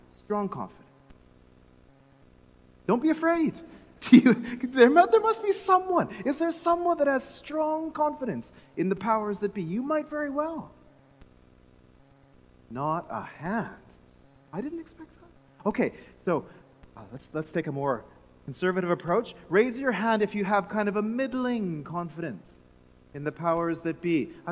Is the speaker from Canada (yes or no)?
yes; Canada; my home country of Canada